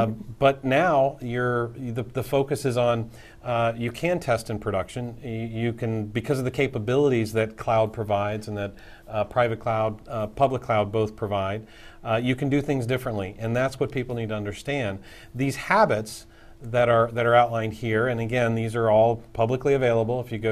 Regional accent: Ohio, United States; I'm from Ohio, and I'm seeing more and more roundabouts in our area

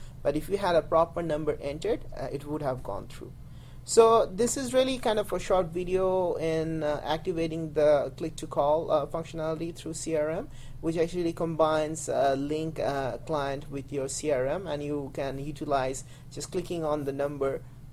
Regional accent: Canada; Since I'm from Canada, I have it for +1, so that's fine.

